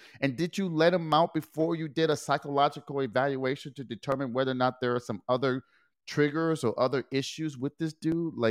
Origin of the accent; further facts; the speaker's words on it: Detroit, Michigan, United States; Anyway, I am going to go back to my hometown, Detroit, Michigan.